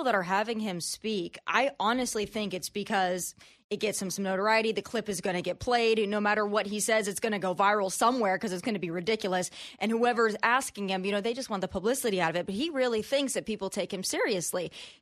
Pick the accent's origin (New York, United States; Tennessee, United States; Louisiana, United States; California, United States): Tennessee, United States; it was in Tennessee, which is my home state, which really bothers me